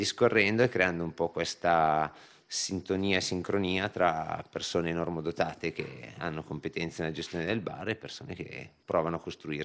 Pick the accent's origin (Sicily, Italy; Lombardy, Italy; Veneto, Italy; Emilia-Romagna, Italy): Lombardy, Italy; Melegnano; perché siamo di Melegnano